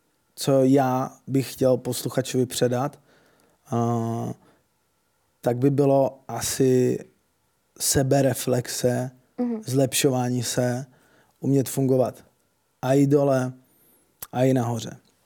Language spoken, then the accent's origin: Czech; Brno, South Moravian Region, Czechia; protože jsem z Brna.